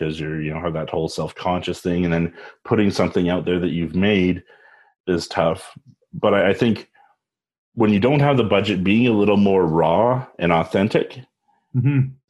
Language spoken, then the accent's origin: English; Edmonton, Alberta, Canada; born there; I was born in Edmonton.